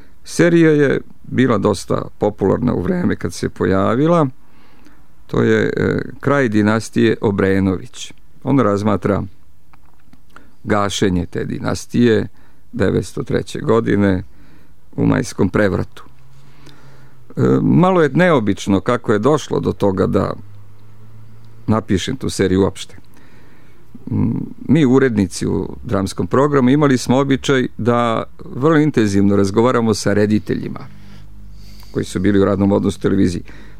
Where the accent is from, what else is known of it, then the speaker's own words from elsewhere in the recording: Vršac, Vojvodina, Serbia; Na neki način odrastao sam u pozorištu u Vršcu i pozorište sam zavoleo od mladih dana, od malih nogu, kako se kaže, i bio član dečije scene u Vršcu.